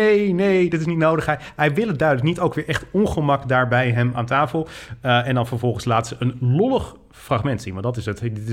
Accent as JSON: {"language": "Dutch", "region": "North Brabant", "country": "Netherlands", "said": "Ik kom uit Brabant. Jij niet."}